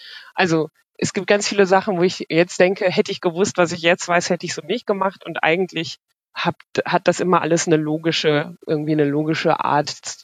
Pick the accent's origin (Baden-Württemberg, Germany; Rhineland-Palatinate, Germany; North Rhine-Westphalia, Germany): North Rhine-Westphalia, Germany; born there; also born or lived in Bonn; Also ich bin am Rhein geboren, mit Blick auf den Rhein fast.